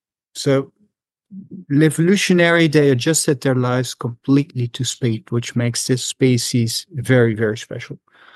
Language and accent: English; Netherlands; English is a second language; As you can tell, I'm not English. I've got a special accent. I'm Dutch.